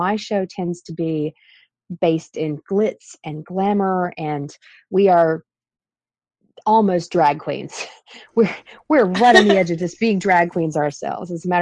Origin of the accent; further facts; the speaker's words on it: Winston-Salem, North Carolina, United States; I had moved to Charlotte from, I grew up in Winston-Salem